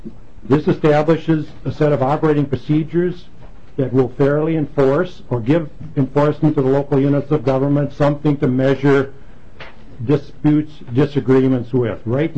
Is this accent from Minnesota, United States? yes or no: yes; Ashby, Minnesota, United States; I'm from the Ashby area, rural Minnesota, Otter Tail County.